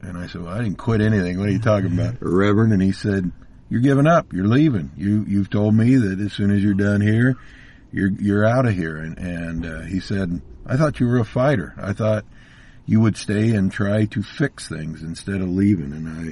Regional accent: Dexter, Iowa, United States; I was born in Central Iowa, small town of Dexter. My dad and grandparents ran a grocery store there, so I grew up banging around out in the Raccoon River Valley

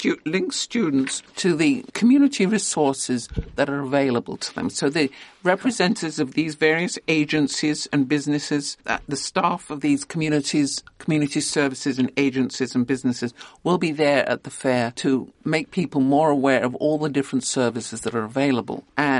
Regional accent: London, United Kingdom; I grew up in London and I was used to riding as quite a small child, riding the bus to school and home

